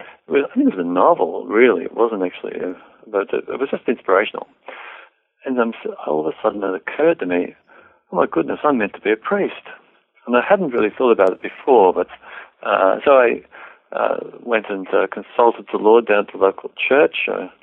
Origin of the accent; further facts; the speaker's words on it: Murrumburra, New South Wales, Australia; I was born in Murrumburra in 1948. I grew up there